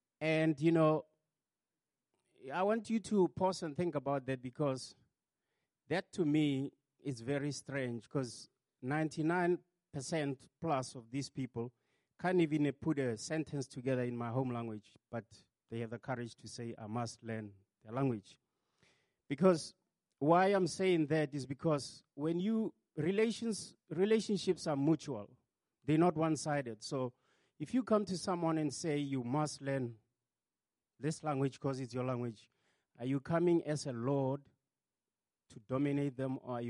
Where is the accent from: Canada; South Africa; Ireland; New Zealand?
South Africa; first language Tswana; English is a second language; I'm South African. I speak Tswana, that's my home language. And I, of course, learned English. I never really was fluent with English until I got to university.